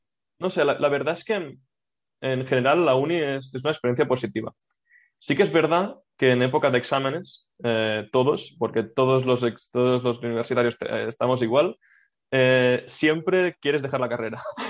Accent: Sort, Catalonia, Spain; soy de Sort y hice mi bachillerato también ahí.

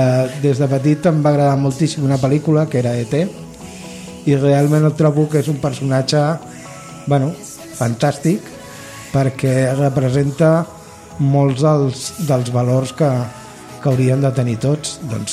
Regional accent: Caldes, Catalonia, Spain; visc molt a prop d'aquí, Sant Feliu. De fet, visc a Caldes. Soc nascut a Caldes i visc allà des de petit.

